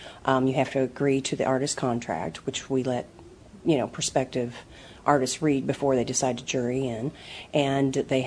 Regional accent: Gallatin, Missouri, United States; and then I'm from Gallatin, so that's about 50 minutes away.

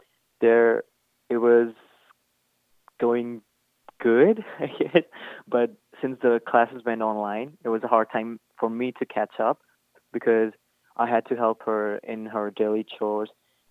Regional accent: India; I'm from India, and this is my first semester

